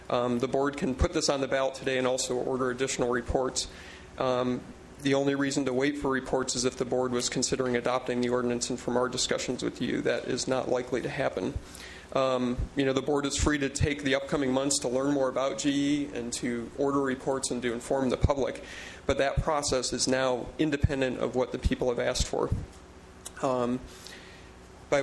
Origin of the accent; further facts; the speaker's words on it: Cambria, California, United States; I'm from Cambria.